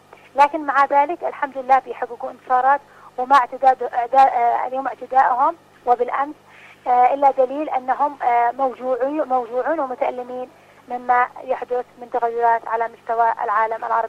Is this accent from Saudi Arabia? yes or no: no; Yemen; نحن كشعب يمني يعني نستعد لهذا رمضان